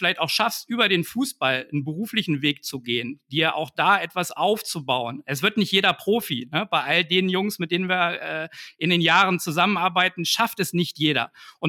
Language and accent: German; Lower Saxony, Germany; Das war bei mir schon mit 5 in meinem Heimatdorf und Club. Das ist der TuS Grünplan, zwischen Hannover und Göttingen gelegen.